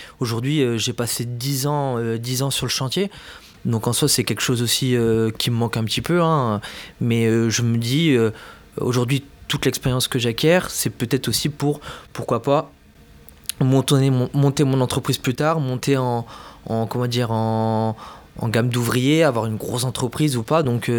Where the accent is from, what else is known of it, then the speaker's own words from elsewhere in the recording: Bordeaux, Nouvelle-Aquitaine, France; je viens de Bordeaux de base. Donc j'ai fait un bac pro en alternance chez les Compagnons, en plombier chauffagiste. Donc mon centre de formation était à Pau et moi j'habitais à Bordeaux.